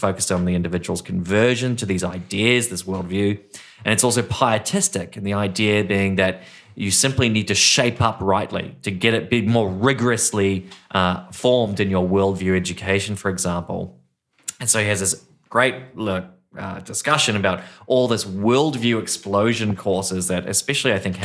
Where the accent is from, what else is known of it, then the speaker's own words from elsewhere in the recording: New Zealand; moved away as an adult; now in Australia; me being a New Zealander and new to this land of Australia